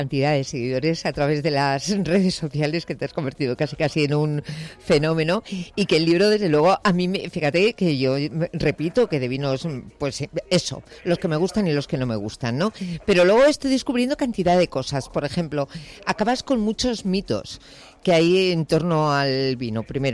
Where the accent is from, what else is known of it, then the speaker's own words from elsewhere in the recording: Basque Country, Spain; Es que yo soy vasca